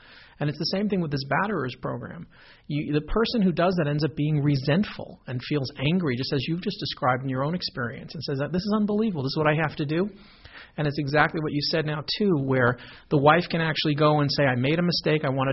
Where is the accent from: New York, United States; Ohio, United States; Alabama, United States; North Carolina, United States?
New York, United States; And when I grew up in New York, the drinking age was 18.